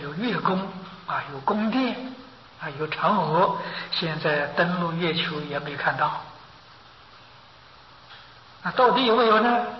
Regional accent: China; 那我们中国人讲鬼呀，讲的更多了

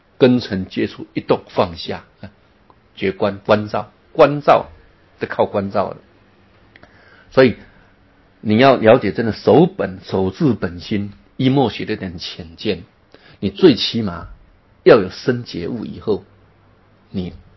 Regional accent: China; 但是对我们中国人来讲

